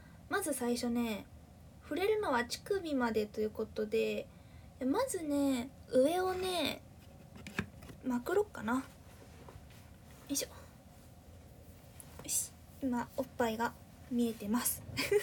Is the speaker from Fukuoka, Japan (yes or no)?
yes; Fukuoka, Japan; 私自身出身が福岡、もう福岡って言っちゃったな九州済みとしか明かしてないのに、まあでも方言聞いてたらわかるかな。まあ、私自身が福岡なんやけど、福岡弁別にそんなになんか好きってわけじゃなくて、